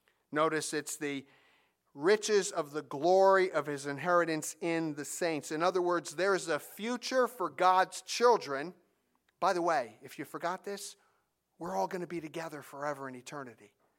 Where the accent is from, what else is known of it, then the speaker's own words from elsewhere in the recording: New Jersey, United States; Growing up in North Jersey, I sort of date myself, but I remember Reverend Ike with his flashy cars and diamond rings.